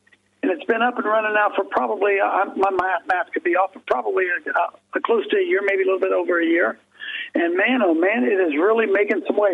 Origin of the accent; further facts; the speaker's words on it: Columbus, Ohio, United States; I'm originally from the Columbus, Ohio area.